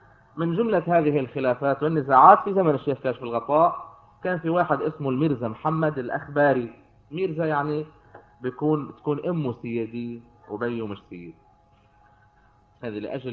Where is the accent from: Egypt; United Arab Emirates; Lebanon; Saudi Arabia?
Lebanon; Yater, South Governorate; من قريتنا من ياطر، عنده أرض بعيدة عن البلد